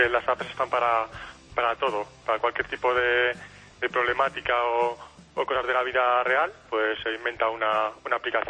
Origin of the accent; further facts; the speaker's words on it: Vitoria, Basque Country, Spain; Somos de Vitoria.